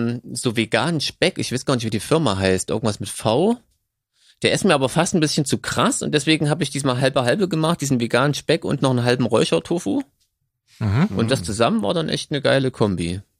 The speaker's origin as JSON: {"language": "German", "country": "Germany", "said": "Wahrscheinlich sind wir als Deutsche einfach so doof, um das auseinanderzuhalten."}